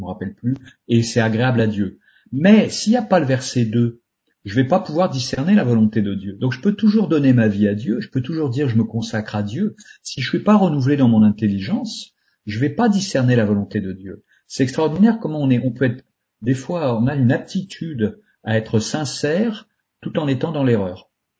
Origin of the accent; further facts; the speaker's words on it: France; je suis français, je pense, jusqu'au bout des ongles, on était tous des Français